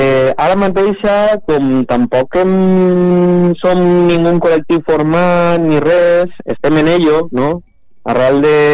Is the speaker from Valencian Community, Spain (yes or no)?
yes; Valencian Community, Spain; Nosaltres venim de... som valencians.